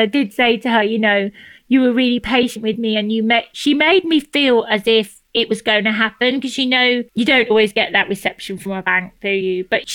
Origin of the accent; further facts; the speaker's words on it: Birmingham, West Midlands, United Kingdom; now in London, United Kingdom; When I came from Birmingham, I brought Podney with me to London.